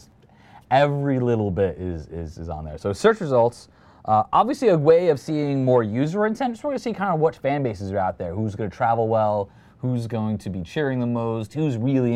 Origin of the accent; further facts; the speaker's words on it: East Coast, United States; I've been a lifelong fan of the Denver Broncos, even though I'm from the East Coast.